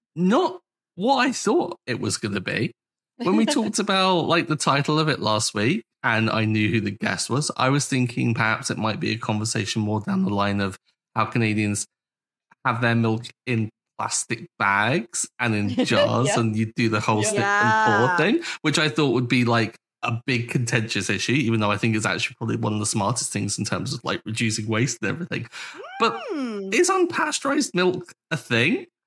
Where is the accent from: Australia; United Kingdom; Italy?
United Kingdom; How dare you blame me as a Brit?